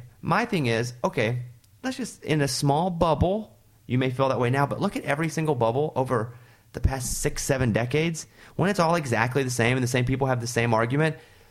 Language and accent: English; Arkansas, United States; for me, I'm from Arkansas, and … was big, not because he was … because he was an Arkansan.